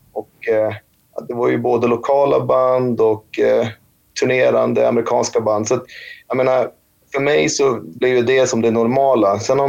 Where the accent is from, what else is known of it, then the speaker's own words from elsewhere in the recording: Umeå, Västerbotten County, Sweden; Ja, alltså, jag är uppvuxen i Umeå under det glada 90-talet